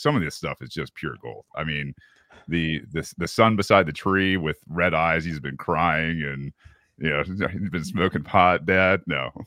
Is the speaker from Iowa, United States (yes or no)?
no; Michigan, United States; now in North Georgia, United States; I live in North Georgia. I'm from Michigan originally, so okay.